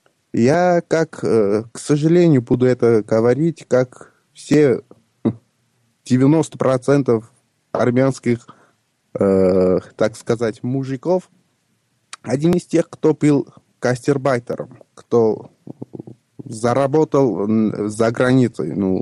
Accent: Armenia; я из Армении

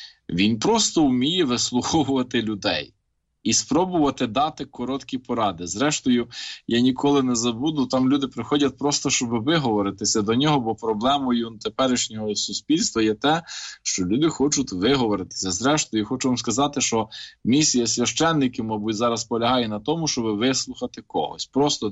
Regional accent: Dora, Ivano-Frankivsk Oblast, Ukraine; я сам походжу родом з Дори

